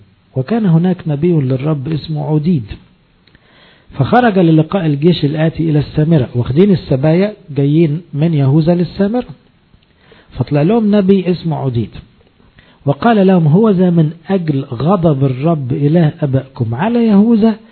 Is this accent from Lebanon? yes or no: no; Egypt; الأقباط بالذات إحنا كمصريين